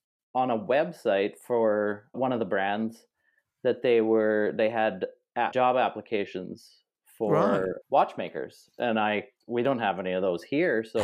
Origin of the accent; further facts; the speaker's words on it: Saskatoon, Saskatchewan, Canada; Well, I mean, I grew up here in Saskatoon, so there wasn't a lot of watchmaking around me.